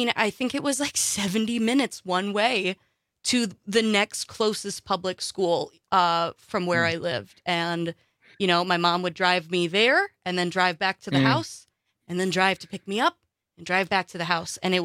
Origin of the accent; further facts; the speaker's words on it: Springstead, Wisconsin, United States; I'm originally from very, very far up north, close to our Park Falls station through Civic Media. I'm from Springstead, technically. And I went from 4K until halfway through second grade, I went to a public school in Mercer, which was 10, 15 minutes from where I lived.